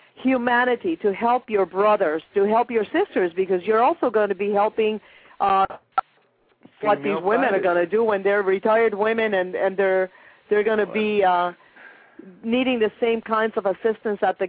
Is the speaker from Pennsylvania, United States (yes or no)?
no; Union City, New Jersey, United States; I can't believe you were in the Bronx, and I was in Union City, New Jersey, growing up, probably around the same time.